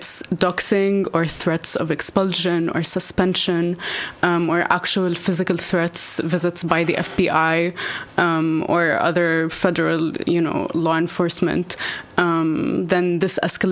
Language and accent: English; Jerusalem, Palestine; now in Montreal, Canada; I'm from Occupied Jerusalem and Occupied Jaffa. I'm a third generation Palestinian exile and also an organizer with Palestinian Feminist Collective here in Montreal.